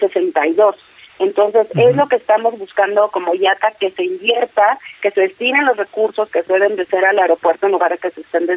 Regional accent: Mexico; creo que cualquiera como mexicano esperaríamos que nuestro principal aeropuerto pues estuviera al nivel de cualquier aeropuerto de calidad internacional

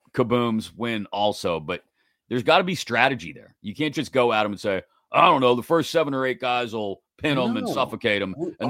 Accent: Baldwin, Minnesota, United States; I'm white trash from Baldwin originally.

